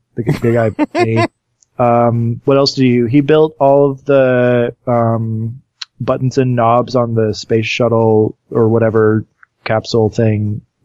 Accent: Alaska, United States; I'm from Alaska originally, so I know what cold is, you know?

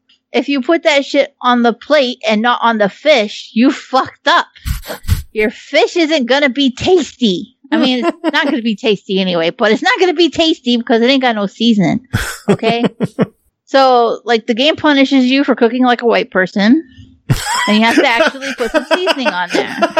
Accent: United States; born there; I was born in America.

